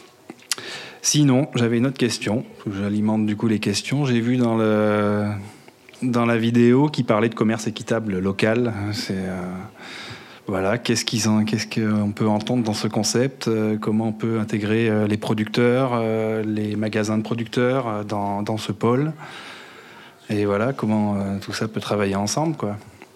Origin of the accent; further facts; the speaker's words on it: Rémusat, Auvergne-Rhône-Alpes, France; Oui, alors moi je viens de Rémusat du coup, pas de Nyons.